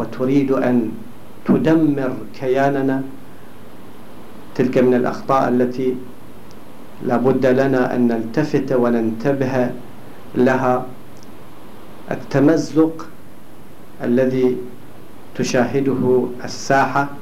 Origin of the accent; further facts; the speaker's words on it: Bahrain; فالصراعات والنزاعات والمواقف السياسية المتباينة عندنا في البحرين تجعل المجتمع عندنا مجتمعا متنازعا